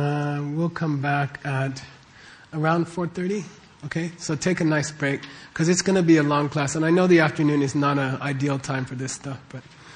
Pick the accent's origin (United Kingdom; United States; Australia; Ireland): United States; So the first week I'm like, I'm an American, we don't do that.